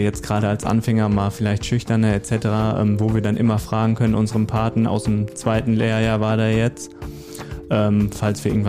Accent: North Rhine-Westphalia, Germany; 21 Jahre. Ich komme auch hier aus dem Sauerland, bin gebürtig aus Kuschelshagen.

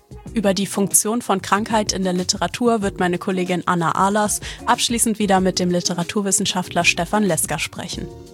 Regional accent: Lübeck, Schleswig-Holstein, Germany; born there; als gebürtige Lübeckerin

